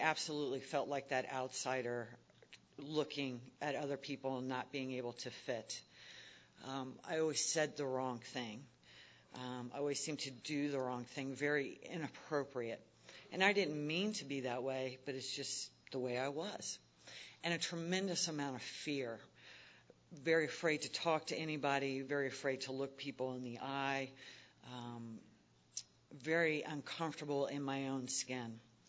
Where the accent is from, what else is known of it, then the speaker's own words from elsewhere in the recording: Richmond, Virginia, United States; I'm from Richmond, Virginia, so I'm going to break it down Southern style for you.